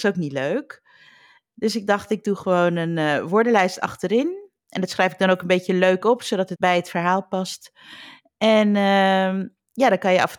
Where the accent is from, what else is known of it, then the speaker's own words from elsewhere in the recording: Curaçao; born there; Ik ben op Curaçao geboren.